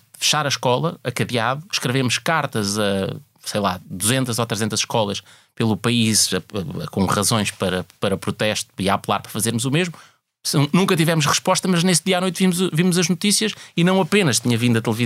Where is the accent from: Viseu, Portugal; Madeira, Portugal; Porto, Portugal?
Viseu, Portugal; Caramulo; also born or lived in Lisbon; Câmara de Tondela, que é onde é o concelho onde fica o Caramulo, onde eu cresci na prática.